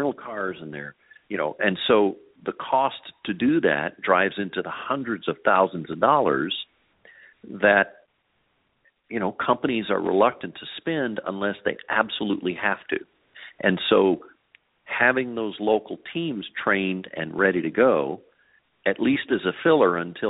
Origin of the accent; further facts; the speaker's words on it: Libya; moved away; I've been living out here, you know, almost 40 years. I grew up in Libya, you know, my teenage years in Libya, and then have lived in or worked in every Arab country, plus a lot of the peripheral states.